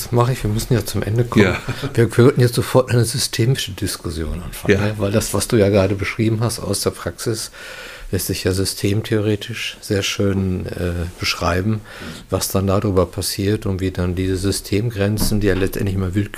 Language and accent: German; North Rhine-Westphalia, Germany; so sagt man es im Ruhrgebiet, wo ich herkomme